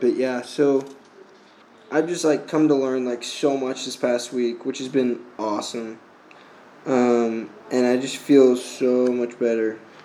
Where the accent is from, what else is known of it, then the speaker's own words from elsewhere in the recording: United States; everybody here thinks I'm Italian or I'm from France, which is great, because, like, they don't think I'm from America, which is awesome